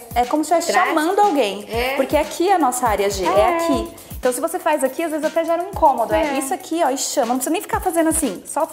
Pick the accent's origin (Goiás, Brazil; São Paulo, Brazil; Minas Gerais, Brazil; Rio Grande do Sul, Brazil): São Paulo, Brazil; Eu sou de São Paulo, atendo em São Paulo.